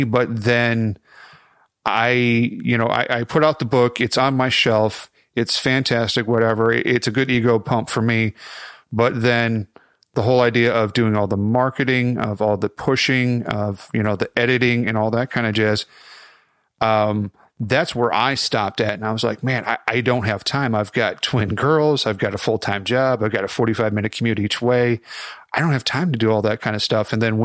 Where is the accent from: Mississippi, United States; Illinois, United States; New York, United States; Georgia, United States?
Illinois, United States; Chicago; I've never been a baseball coach, but I grew up in Chicago and saw a lot of baseball there.